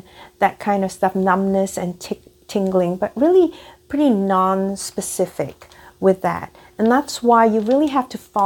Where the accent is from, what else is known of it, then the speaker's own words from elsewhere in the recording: Singapore; growing up in Singapore